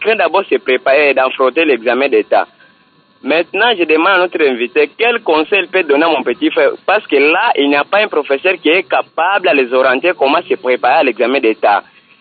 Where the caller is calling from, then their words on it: Kindu, Maniema, DR Congo; parce qu'ici chez nous à Kindou, j'ai mon petit frère qui étudie à l'ITPK.